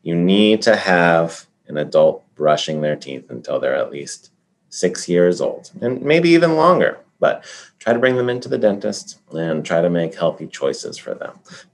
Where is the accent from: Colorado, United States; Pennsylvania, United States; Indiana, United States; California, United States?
Colorado, United States; I said earlier that I come from Colorado. Colorado is actually where they identified the positive benefits of fluoride.